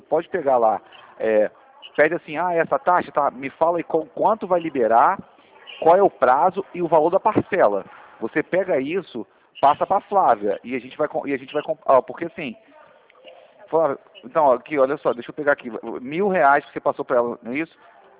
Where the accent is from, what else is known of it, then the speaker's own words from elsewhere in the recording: Rio de Janeiro, Brazil; eu sou carioca.